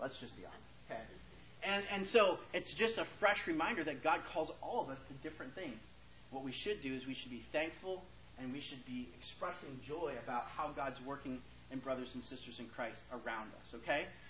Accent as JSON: {"language": "English", "region": "California", "country": "United States", "said": "I'm from California, and we just got back recently."}